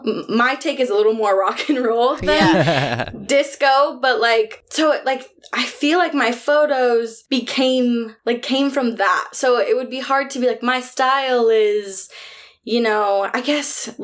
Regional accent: New York, United States; born there; my family's all from New York. Like, I was born in New York

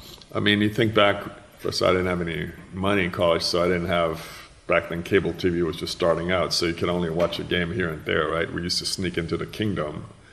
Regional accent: Seattle, Washington, United States; we're in the 80s and we are young, we're from the Northwest, and they were a little different culture, different principles.

